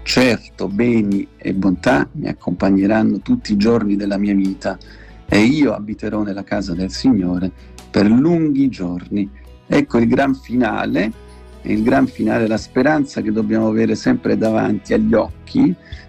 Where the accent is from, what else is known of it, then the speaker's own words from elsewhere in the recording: Germany; E poi siamo cresciuti in Germania